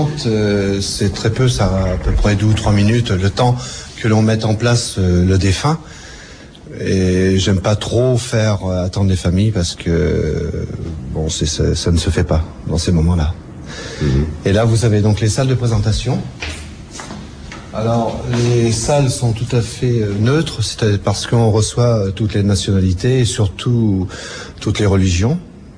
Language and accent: French; Paris, Île-de-France, France; born there; Je suis né en 48, dans Paris 18e, rue Carpeau, exactement, et j'étais abandonné là.